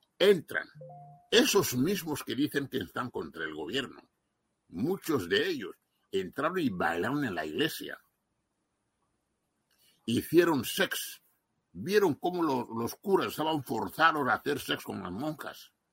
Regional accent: Equatorial Guinea; born there; nosotros decimos que somos guineanos porque nacimos ahí

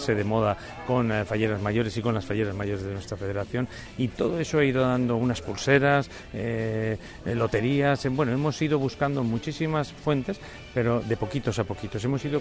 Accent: Valencian Community, Spain; somos valencianos, sentimos Valencia.

